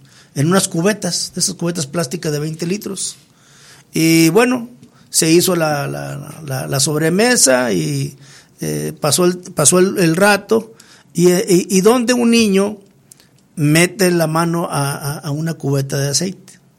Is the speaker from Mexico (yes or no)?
yes; Mexico; Mientras que en México se tiene que cortar el frijol, ya sea con máquina o a mano, trillar. Pero en México no usamos